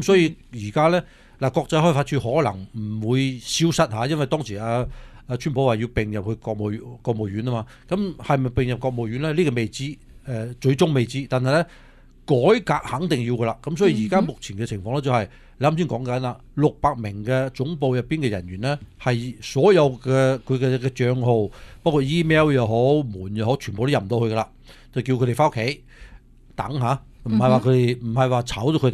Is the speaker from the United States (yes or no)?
yes; San Francisco, California, United States; 嚟检验下我哋加州啊，检验下我哋呢一个三藩市啊